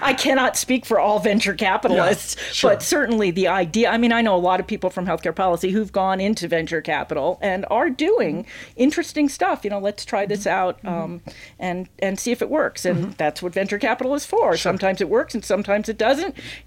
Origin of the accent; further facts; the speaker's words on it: Maryland, United States; You know, in my home state of Maryland, the governor just basically, you know, canceled all of the sentences